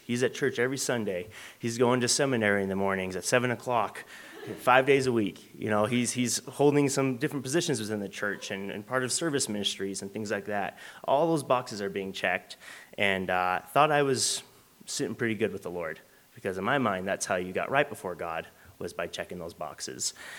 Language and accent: English; Dillon, United States; I grew up over in Dillon there and was part of a very loving family, but I grew up LDS and I grew up in the Mormon Church.